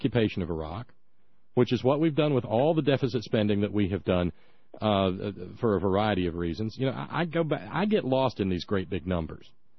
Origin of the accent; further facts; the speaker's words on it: Alabama, United States; My hometown down in Alabama, talking about golf courses, I grew up playing on one, and it was a beautiful thing down on the river bottom